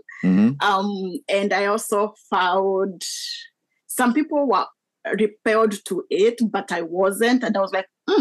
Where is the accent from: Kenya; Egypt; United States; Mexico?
Kenya; when I grew up in Kenya, that was discussed about.